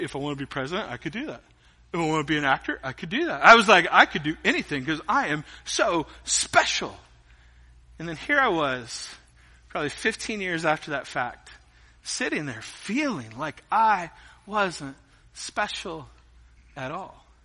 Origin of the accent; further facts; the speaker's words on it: United States; Because I'm an American. And I have no clue where I came from, right?